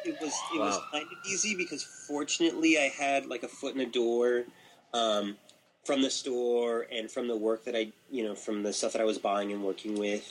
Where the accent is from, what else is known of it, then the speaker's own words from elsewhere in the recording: Tucson, Arizona, United States; now in Phoenix, United States; I was born and raised in Tucson. And so when I came back from Taiwan, I ended up, back in Tucson, and that's sort of, that's my home turf. We've since moved up to Phoenix.